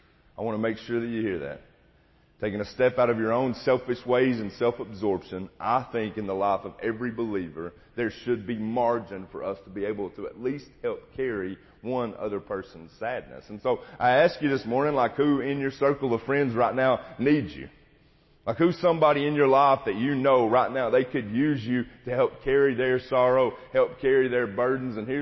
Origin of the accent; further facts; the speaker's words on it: Maynardville, Tennessee, United States; I was at the house that I grew up in Maynardville